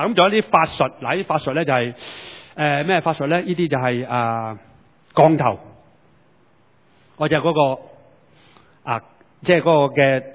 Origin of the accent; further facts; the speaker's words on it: China; 我中國人叫做一物似一物，糯米似木蝨。